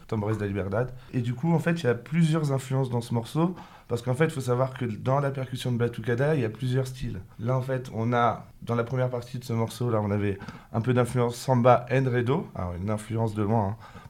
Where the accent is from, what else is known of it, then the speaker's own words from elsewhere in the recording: Normandy, France; moi, je ne suis pas brésilien, hein, je suis normand, d'accord.